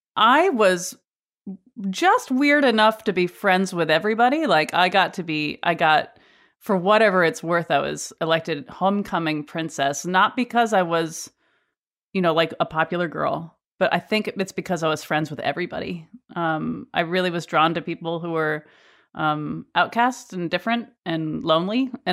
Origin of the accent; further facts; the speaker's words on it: Farmington, Connecticut, United States; But yeah, I grew up in Farmington, Connecticut, and it was a nice place to be.